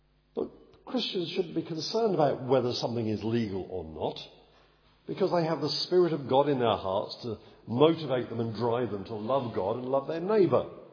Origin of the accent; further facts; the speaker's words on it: England, United Kingdom; born there; Just as I was born in England, and thus I became a subject of this country